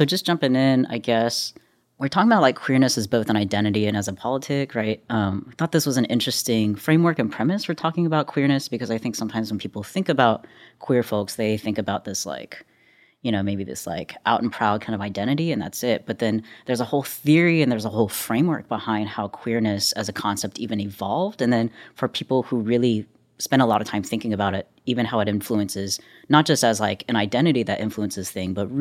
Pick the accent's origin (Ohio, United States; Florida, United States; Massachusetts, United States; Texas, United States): Texas, United States; Asian American, Chinese, Taiwanese American, first generation here growing up in the States